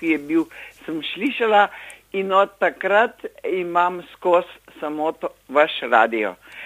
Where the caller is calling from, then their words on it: Ljubljana, Central Slovenia, Slovenia; Ljubljani.